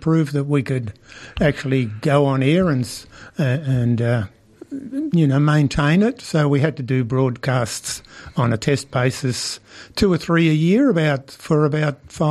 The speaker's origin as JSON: {"language": "English", "town": "Williamstown", "region": "Victoria", "country": "Australia", "tie": "born or raised there", "said": "I grew up in Williamstown and went to Williamstown Tech and then to Footscray Tech to get qualified as a civil engineer."}